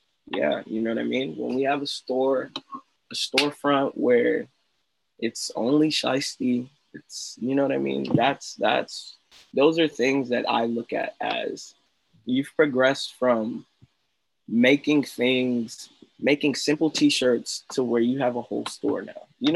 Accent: England, United Kingdom; born there; And what was crazy is because I was born in England. I have a lot of family in England.

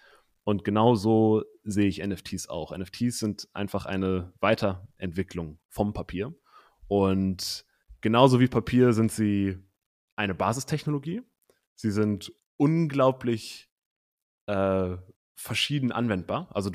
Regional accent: Hamburg, Germany; Ich komme aus Hamburg, bin jetzt gerade in Lübeck bei meiner Familie

